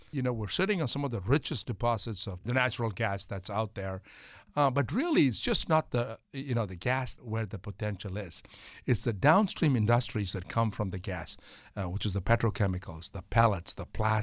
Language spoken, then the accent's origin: English; India; moved away as an adult; now in Pittsburgh, United States; So I came here 32 years ago to go to school, Chris. I grew up in India till I was 20